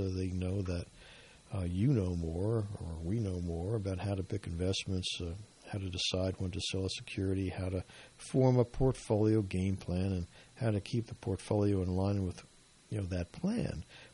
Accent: United States; but, you know, being an American and wanting the best for our country

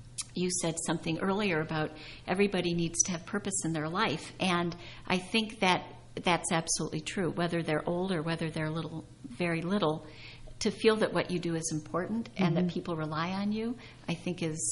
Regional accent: Michigan, United States; I know I'm from Michigan originally, and my sister is in California, and my brother's in Minnesota

